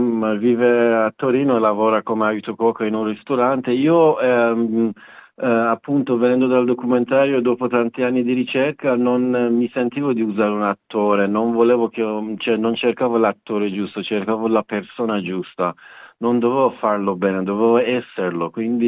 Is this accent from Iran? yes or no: yes; Iran; moved away as an adult; now in Turin, Italy; Io in Iran facevo musicista, avevamo un gruppo che abbiamo fatto anche 3 dischi in anni 2000